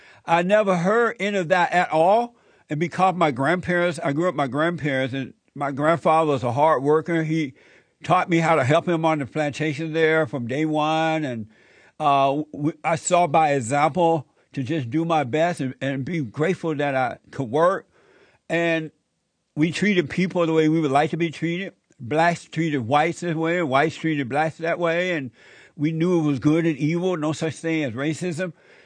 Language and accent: English; Alabama, United States; And I've heard about them more in the city here since I've been living here than I did when I was growing up in Alabama.